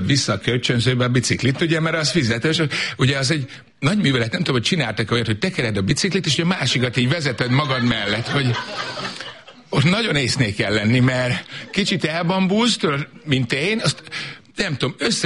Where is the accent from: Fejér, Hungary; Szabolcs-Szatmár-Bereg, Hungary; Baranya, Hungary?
Szabolcs-Szatmár-Bereg, Hungary; Mondom, én Szabolcsi vagyok, hát mondom.